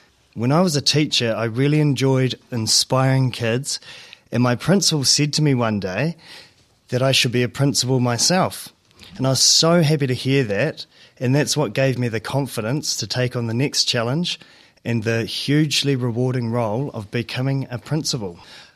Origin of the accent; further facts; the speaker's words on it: Nelson, Tasman, New Zealand; I grew up in Nelson and I loved playing rugby.